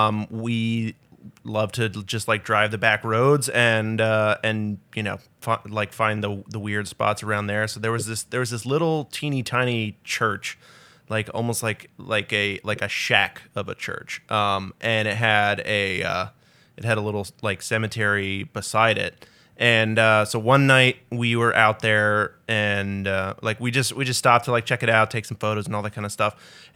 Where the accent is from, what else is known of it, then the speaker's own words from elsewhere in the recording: Germantown, Maryland, United States; So I grew up in Germantown, which is like right at the like when I was growing up, that was kind of like the edge of the suburbs